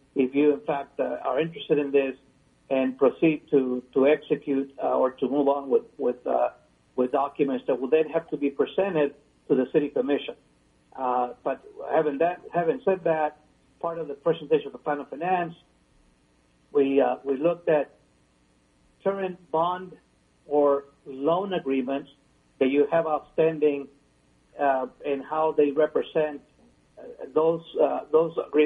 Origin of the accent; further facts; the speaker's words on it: Brownsville, Texas, United States; My partner, Bob Estrada, and myself, we're from Brownsville originally